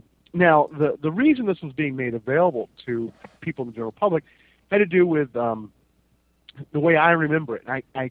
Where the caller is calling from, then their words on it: California, United States; Down here in South Orange County.